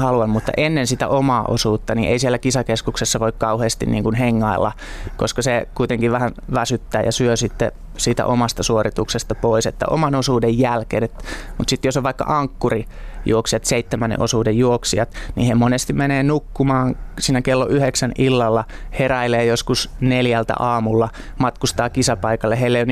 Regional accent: Pirkanmaa, Finland; No mä oon itse Pirkanmaalta kotoisin

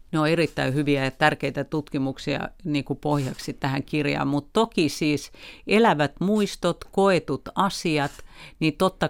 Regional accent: Lapland, Finland; olen itse Tornionjokilaaksosta kotoisin ja kuullut näitä tarinoita lapsuudesta alkaen.

